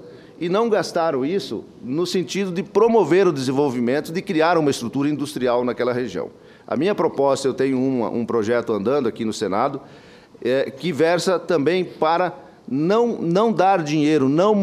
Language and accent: Portuguese; São Miguel do Iguaçu, Paraná, Brazil; Eu vim de uma região do Paraná, a Vossa Excelência também veio de lá, de Cascavel, sou ali de São Miguel do Iguaçu